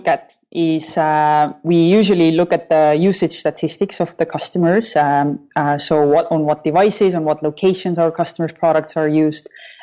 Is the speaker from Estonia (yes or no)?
yes; Estonia; I'm from Estonia, just to make that clear as well.